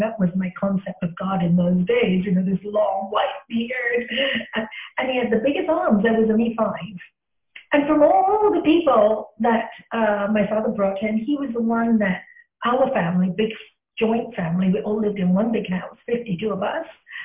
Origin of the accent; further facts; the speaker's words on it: Hong Kong; Well, I was brought up in Hong Kong to a very spiritual family.